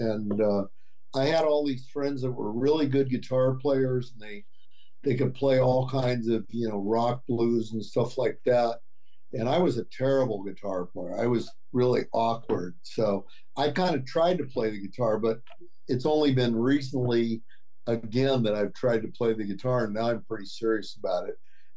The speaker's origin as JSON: {"language": "English", "town": "Los Angeles", "region": "California", "country": "United States", "tie": "born or raised there", "also_born_or_lived": "New Haven", "said": "Yeah, see, I was born in New Haven, but they were in Yale Divinity School, and that was how I ended up moving out to California."}